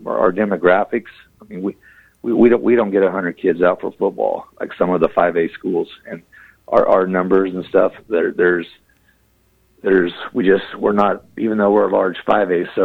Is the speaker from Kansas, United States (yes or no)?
yes; Scott City, Kansas, United States; Oh yeah, I grew up in Scott City